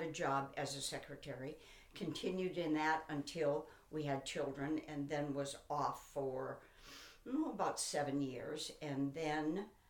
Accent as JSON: {"language": "English", "town": "St. Paul", "region": "Minnesota", "country": "United States", "tie": "born or raised there", "also_born_or_lived": "Lake City", "said": "I was born in Lake City, Minnesota. I was raised in St. Paul, Minnesota."}